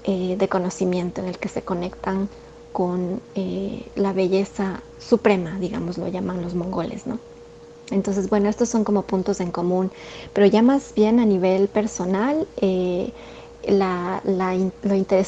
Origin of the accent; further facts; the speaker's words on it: Ecuador; yo crecí en Ecuador, en una cultura pues muy diversa